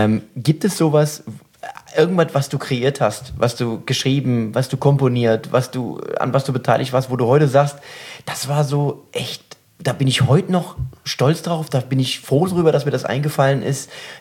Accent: Mainz, Rhineland-Palatinate, Germany; Ich als Mainzer, als Rheinland-Pfälzer

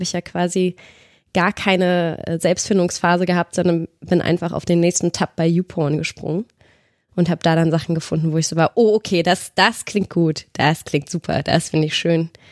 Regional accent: Cologne, North Rhine-Westphalia, Germany; accent: Rhinelandic; Ich komme halt ursprünglich aus Köln und dann bin ich ganz viel rumgezogen und inzwischen habe ich so ein Konglomerat an Dialekten, aber am schlimmsten ist natürlich das Rheinländisch. Das bleibt.

